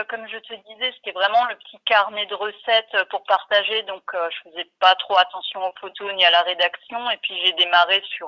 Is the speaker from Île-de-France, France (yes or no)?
no; Strasbourg, Grand Est, France; je suis strasbourgeoise.